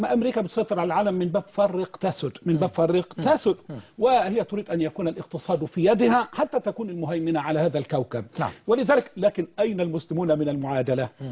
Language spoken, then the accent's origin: Arabic; Egypt; عندنا في مصر